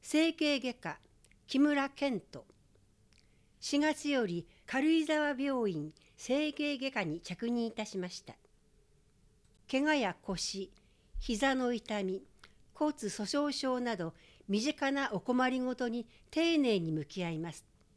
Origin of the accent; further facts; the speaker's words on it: Okazaki, Aichi, Japan; 愛知県岡崎市から参りました